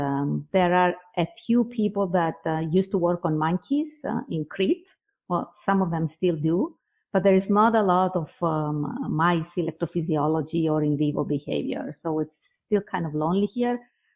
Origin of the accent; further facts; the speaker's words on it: Cyprus; moved away as an adult; There was no university in my home country in Cyprus where they would offer a neuroscience or even a medical degree, let's say, as an undergrad.